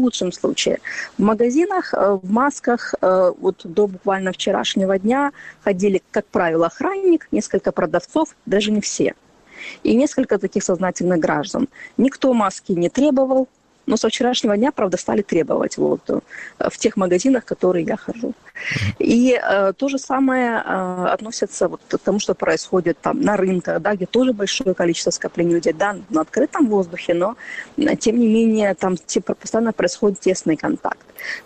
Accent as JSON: {"language": "Russian", "region": "Crimea", "country": "Ukraine", "said": "когда мы действительно, крымские татары при встрече, да, любят обниматься, целоваться. У нас действительно люди много друг с другом общаются, ходят в гости"}